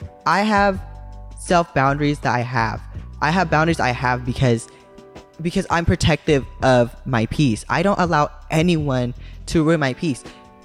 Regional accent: California, United States; Many people would say would describe my hometown as, well, many people would actually call the Bay Area a war on the streets, or the whole entire California a war on the streets

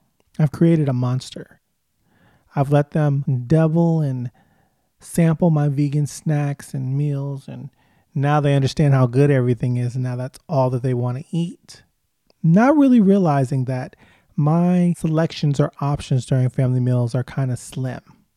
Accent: United States; Growing up in America, we are all influenced by fad diets.

